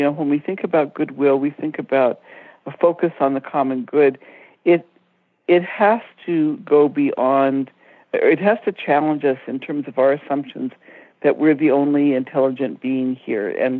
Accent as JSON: {"language": "English", "country": "India", "tie": "born or raised there", "said": "I grew up in India, and I went back to India, it must be 8 or 10 years ago now"}